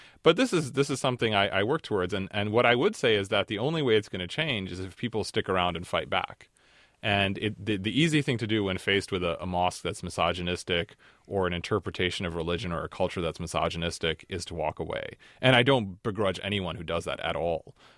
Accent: United States; I would say the same thing about being American sometimes. Our country has armed for many years many of these same regimes.

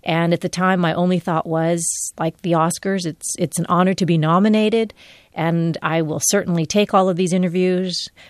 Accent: Philippines; I have come to not think of myself as female or as Filipina.

